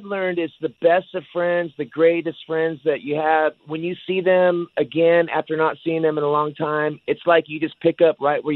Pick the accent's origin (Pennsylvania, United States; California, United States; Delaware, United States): California, United States; Sacramento; Growing up in South Sacramento in the 70s, there was a lot of kids that actually...